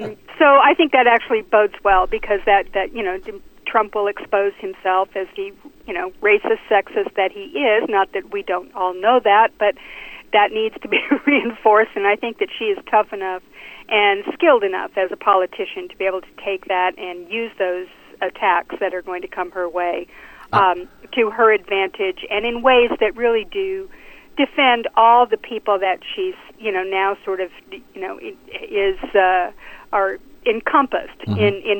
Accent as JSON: {"language": "English", "region": "California", "country": "United States", "said": "You know, we're from California here, so we kind of, you know, maybe know her a little bit better than some people."}